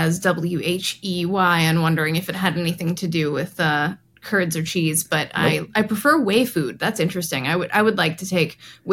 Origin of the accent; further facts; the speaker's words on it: the South, United States; As a Southerner, I would defy anyone to say that something can't go into a salad